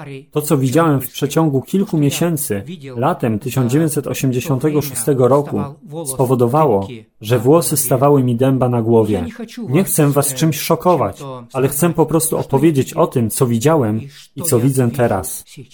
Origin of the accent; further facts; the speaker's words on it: Western Ukraine, Ukraine; Urodziłem się i wyrosłem na Ukrainie i tam do teraz żyję.